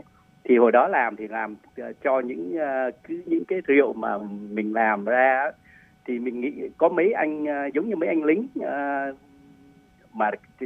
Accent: South Vietnam, Vietnam; born there; moved away; Nhưng mà mình bố mẹ thì di cư năm 1954 đó, vô miền Nam thì mình sinh đẻ ở miền Nam.

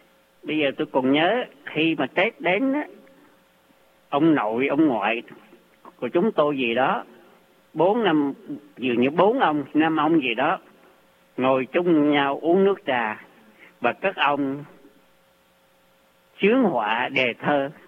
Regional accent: Quang Nam, Vietnam; also born or lived in Hue; tôi là dân Quảng Nam ra Huế học

